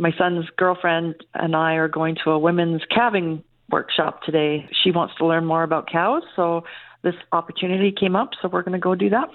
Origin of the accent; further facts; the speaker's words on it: Ontario, Canada; also born or lived in England / Yukon; I was born in England and moved to Ontario when I was like 5 or 6, and then I moved to the Yukon when I was like 13. So definitely not from a farm